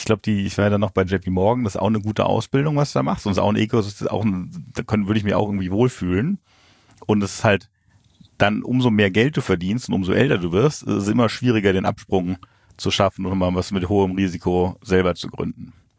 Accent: Frankfurt, Hesse, Germany; moved away as an adult; Frankfurt aufgewachsen, recht innenstadtnah. Ganz normal Abi in Frankfurt und dann habe ich mit 18 beschlossen, ich muss jetzt Frankfurt verlassen

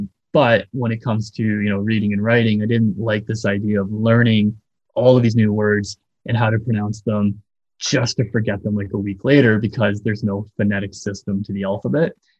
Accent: Canada; I grew up in Canada, where I'm from. And so I grew up learning French.

